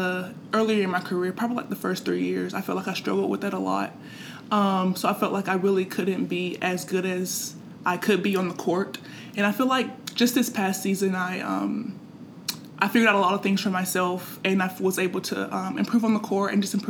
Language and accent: English; the South, United States; I feel like I'm from the South